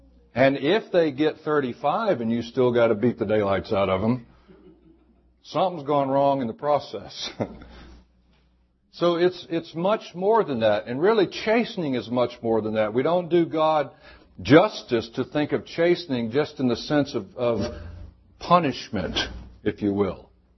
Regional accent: the South, United States; Now, I grew up in the South, and if you don't know what this means, you just don't know what it means.

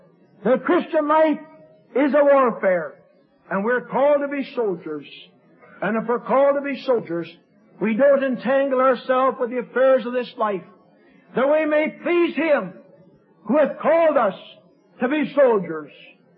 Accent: Kenora, Ontario, Canada; where I was raised in Kenora, Ontario, is a mining district.

